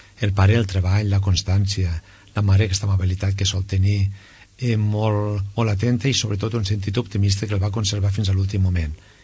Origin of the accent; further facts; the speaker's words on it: Tragó de Noguera, Catalonia, Spain; born there; Vaig néixer en un poble que no existeix.